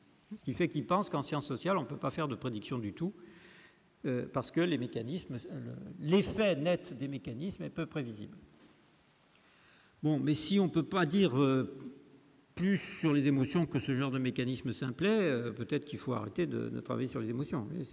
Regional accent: Aix-en-Provence, Provence-Alpes-Côte d'Azur, France; now in Paris, France; je viens d'Aix-en-Provence, là

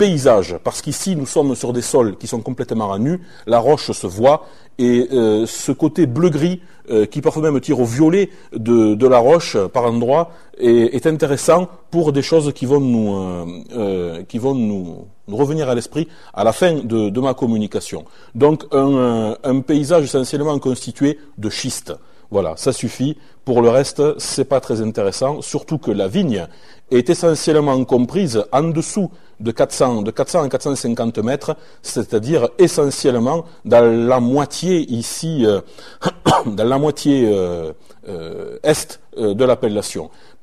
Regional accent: Albi, Occitanie, France; Moi, je viens d'Albi. Albi, c'est à côté de Gaillac pour situer les coins viticoles les plus proches.

